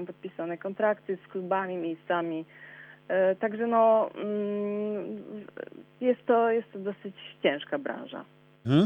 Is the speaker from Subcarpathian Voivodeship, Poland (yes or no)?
yes; Subcarpathian Voivodeship, Poland; Ja jestem z Podkarpacia, więc też tutaj oczywiście to Podkarpacie wróciło.